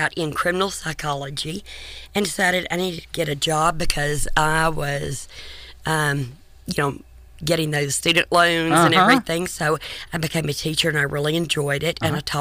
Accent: Texarkana, Texas, United States; I'm from Texarkana.

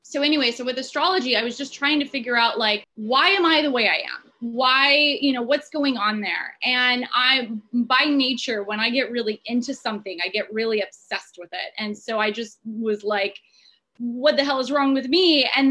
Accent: Odesa, Odesa Oblast, Ukraine; I'm from the Russian part of Ukraine originally, from Odessa.

